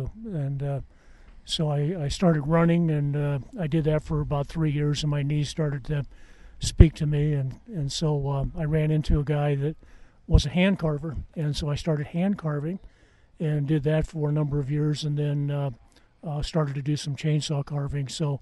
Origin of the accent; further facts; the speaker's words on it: Floyd, Iowa, United States; I'm from Floyd, Iowa, which is in the northeast quadrant of the state, about 5 hours from here.